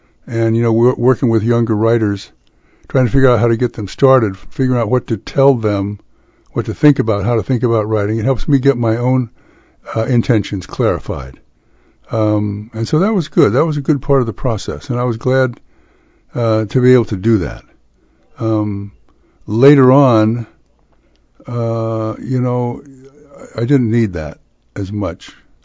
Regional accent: San Francisco, California, United States; And I'm a native Californian. I grew up in San Francisco.

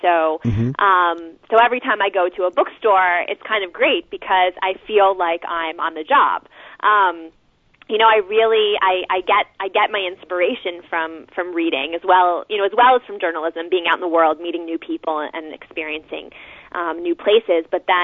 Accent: Washington, District of Columbia, United States; And in fact, you know, growing up in Washington, D.C., my parents were kind of dismayed at the fact that when I was younger, I really had no interest in current events at all.

